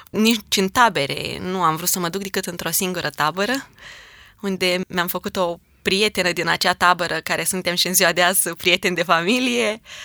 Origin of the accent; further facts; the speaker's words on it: Bacău, Bacău County, Romania; Eu sunt băcămancă, cervecet, m-am născut în Bacău